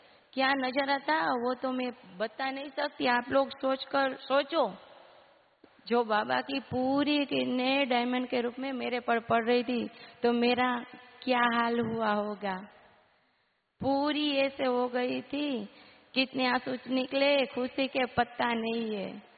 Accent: Rajkot, Gujarat, India; मैं राजकोट से हूँ, भारती नगर सेंटर से आई हूँ।

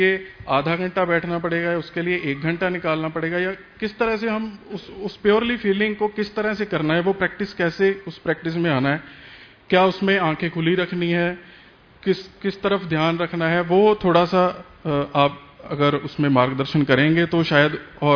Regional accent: Chandigarh, India; तो मैं चंडीगढ़ से हूँ।

